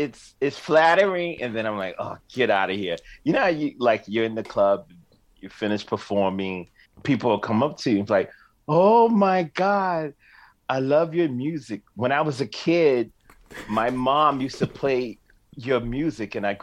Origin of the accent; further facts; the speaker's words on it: Savannah, Georgia, United States; also born or lived in Boston; But yes, I grew up in Savannah, Georgia. So Most people don't know that. They know Atlanta. But I grew up in Georgia and finished high school there. And then I went to college in Boston.